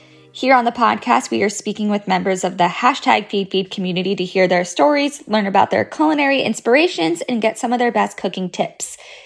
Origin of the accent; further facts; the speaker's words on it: Florida, United States; Like I grew up in South Florida where, I mean, I don't know if this is an actual fact, but it comes off that more people speak Spanish here than English.